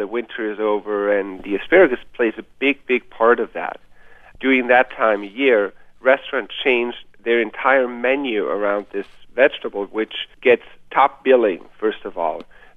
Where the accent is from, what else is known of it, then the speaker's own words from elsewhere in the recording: Germany; now in United States; It's kind of the nicest time where I grew up in Germany because they grow this white asparagus